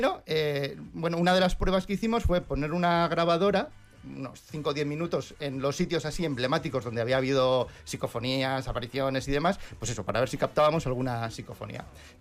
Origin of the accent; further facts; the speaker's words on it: Bilbao, Basque Country, Spain; born there; Nací en Begoña, no puedo evitarlo.